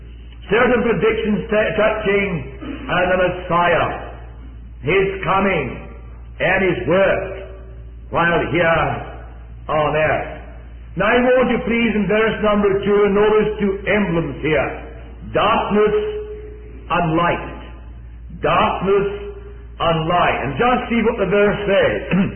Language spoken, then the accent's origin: English; Scotland, United Kingdom; being a Scotsman, I'm going to answer your question by asking another. Scotsman always does that.